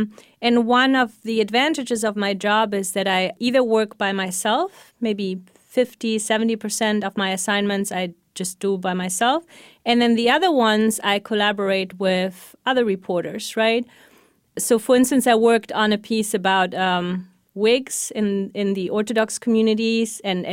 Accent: Germany; also born or lived in Poland; So I was born in Poland, and then I was raised in Germany.

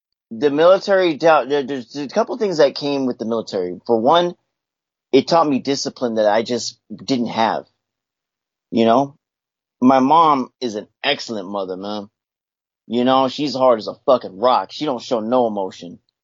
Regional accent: California, United States; And for me, I'm from the Bay Area, man. You know, I'm from the Bay Area, East Bay. I grew up with LGBTQ classmates.

